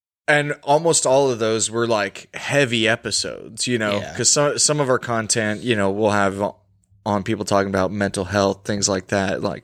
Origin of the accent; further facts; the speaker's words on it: Texas, United States; I'm actually not from New York. I'm originally from West Texas.